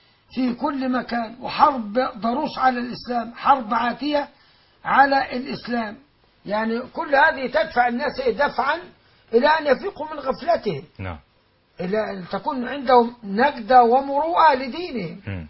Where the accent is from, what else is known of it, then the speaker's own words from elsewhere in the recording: Alexandria, Alexandria Governorate, Egypt; انا تربيت في اسكندريه، انا اخذت كليه طب من اسكندريه